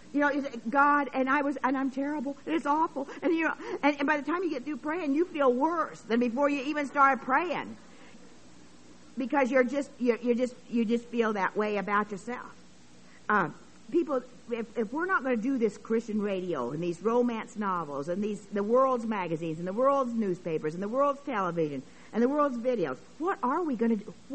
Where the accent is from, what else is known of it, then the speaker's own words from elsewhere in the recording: Nebraska, United States; I grew up in Nebraska in a little town of about 300, and then later 300 to 500, and later another little town of about 2,000.